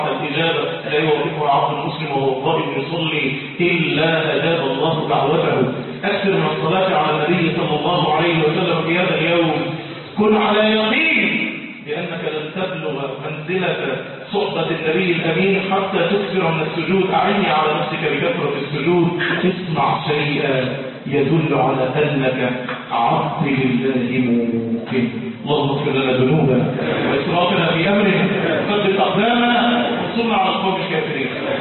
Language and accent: Arabic; Egypt; اللهم أمننا في بلدنا مصر،